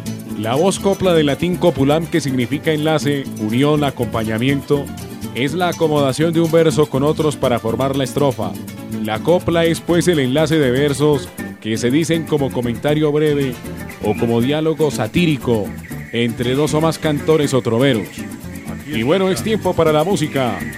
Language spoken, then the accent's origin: Spanish; Llanos Orientales, Colombia; Como yo soy un llanero croñito a carta cabal